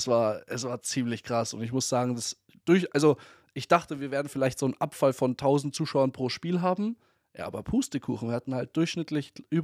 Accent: Munich, Bavaria, Germany; born there; Ich bin geborener Münchner, ja.

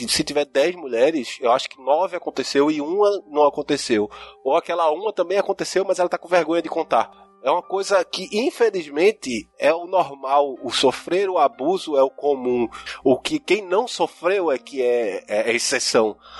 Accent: Recife, Pernambuco, Brazil; now in Santa Catarina, Brazil; é de onde eu vim, é da minha criação também, é do meu estado, porque no Nordeste essas coisas, como eu digo aqui em Santa Catarina, eu digo, olha, isso lá em Recife não se cria não

